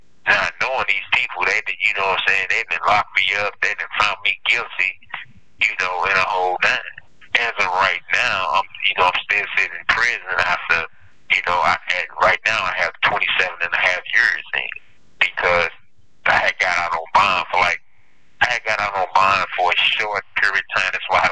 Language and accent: English; St. Louis, Missouri, United States; Right now, I'm located in Montana, Missouri. That's what I'm praying at. So, but I'm from St. Louis, Missouri.